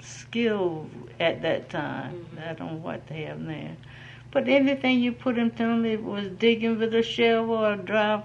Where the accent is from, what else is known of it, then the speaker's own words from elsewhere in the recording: Hartford, North Carolina, United States; born there; now in Port Washington, United States; I was born in Hartford, North Carolina.